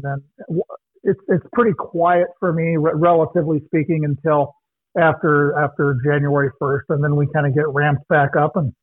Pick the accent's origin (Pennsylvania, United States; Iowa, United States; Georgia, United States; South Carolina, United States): Iowa, United States; moved away as an adult; also born or lived in Arizona; now in Minneapolis, United States; I grew up in Iowa, in northwest Iowa, in a little town. Worked at three newspapers in Iowa, Des Moines, Ottumwa, Cedar Rapids.